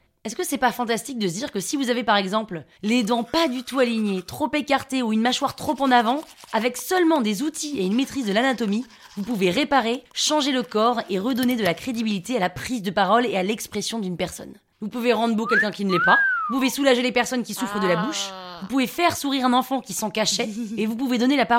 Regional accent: Nashville, Tennessee, United States; Je viens de Nashville dans le Tennessee.

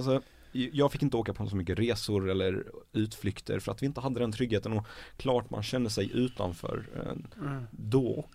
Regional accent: Iraq; now in Sweden; Och han är ju från Irak, jag är från Irak.

